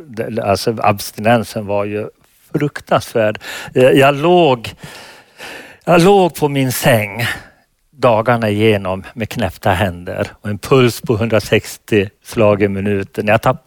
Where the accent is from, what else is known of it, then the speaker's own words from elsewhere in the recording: Falun, Dalarna County, Sweden; om mordbränder i Falun, min hemstad på 70-talet.